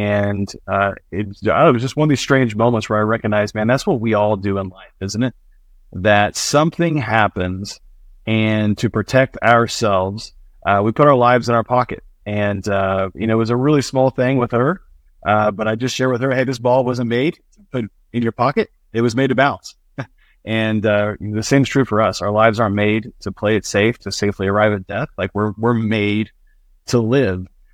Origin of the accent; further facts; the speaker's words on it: Midwest, United States; And growing up in the Midwest, and of course, I've had the privilege of living all over the country